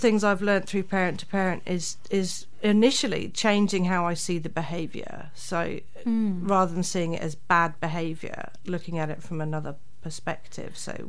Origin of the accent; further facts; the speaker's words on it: England, United Kingdom; now in New Zealand; And as an English person, that was quite surprising that people actually did that.